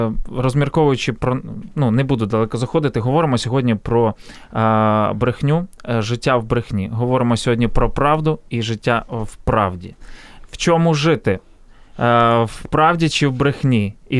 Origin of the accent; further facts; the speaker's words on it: Ivankiv, Kyiv Oblast, Ukraine; born there; now in Kyiv, Ukraine; в Києві живу, але народився я в місті Іванків.